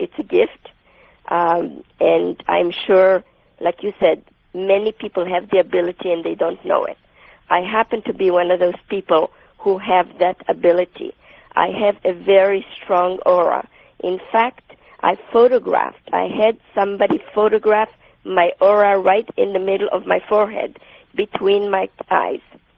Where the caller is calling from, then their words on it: Toronto, Ontario, Canada; I'm from Toronto as well.